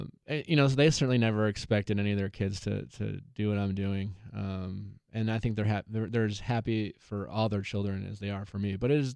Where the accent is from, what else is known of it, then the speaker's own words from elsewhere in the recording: Milwaukee, Wisconsin, United States; I grew up in Milwaukee, Wisconsin, in a very conservative household.